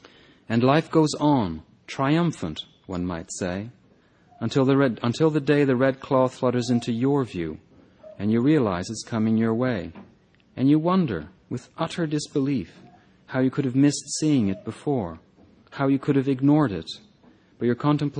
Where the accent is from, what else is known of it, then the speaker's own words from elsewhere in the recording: Quebec, Canada; I'm from Quebec, I'm French-Canadian. But both sides of my parents, of my families, have been in Quebec for over 300 years. So even my roots in France are incredibly distant.